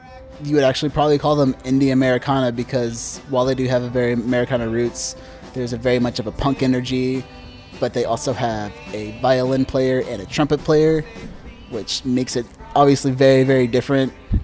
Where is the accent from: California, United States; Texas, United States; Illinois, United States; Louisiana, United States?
Texas, United States; Rockport; From Rockport.